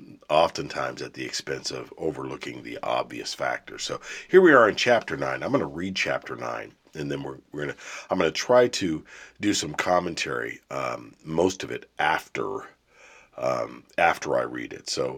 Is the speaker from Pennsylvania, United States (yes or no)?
yes; Pittsburgh, Pennsylvania, United States; I'm from the Pittsburgh, Pennsylvania area.